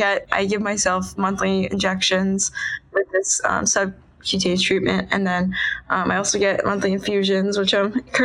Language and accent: English; McLean, Virginia, United States; I'm from McLean, Virginia. I'm a current junior in high school, so I'm 17.